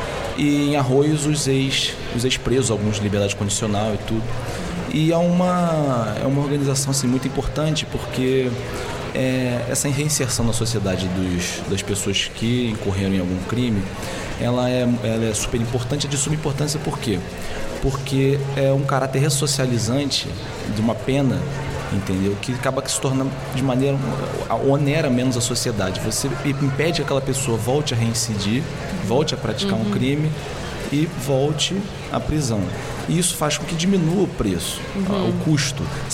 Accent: Brazil; moved away as an adult; now in Portugal; E eu sou brasileiro e vim para Portugal para estudar direito.

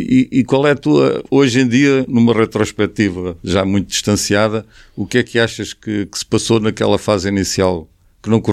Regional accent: Beira, Sofala, Mozambique; lembro-me bem lá em Moçambique, de onde eu venho

